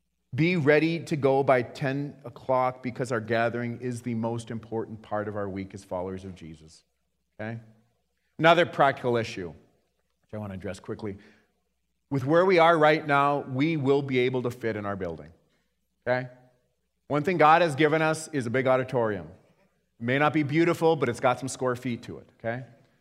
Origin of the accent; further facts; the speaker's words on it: Missoula, Montana, United States; And maybe you think, well, we're from Missoula.